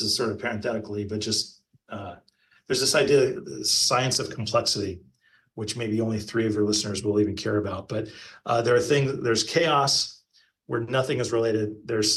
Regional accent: Bend, Oregon, United States; I grew up in Bend, Oregon, and I worked at a place called Jake's Truck Stop.

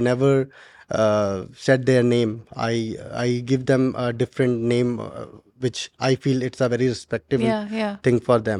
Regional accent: Uttarakhand, India; English is a second language; I'm from Uttarakhand. Uttarakhand is a place which is known for land of God, Dev Bhumi.

